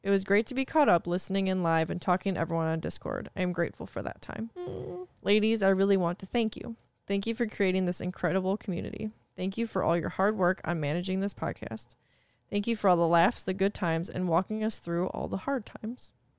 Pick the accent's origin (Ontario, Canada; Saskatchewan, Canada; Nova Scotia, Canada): Nova Scotia, Canada; from Nova Scotia, Canada.